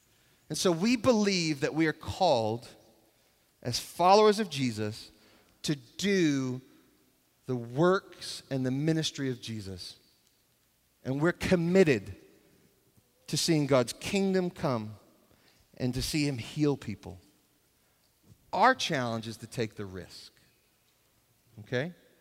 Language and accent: English; New York City, New York, United States; And I grew up in New York City where you play every sport all year round, 365 days